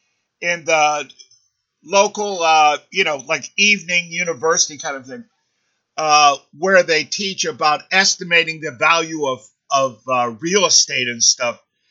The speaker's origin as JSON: {"language": "English", "region": "Ohio", "country": "United States", "tie": "born or raised there", "said": "in where I grew up in Ohio, you have these areas where you just have miles and miles of these individual housing units."}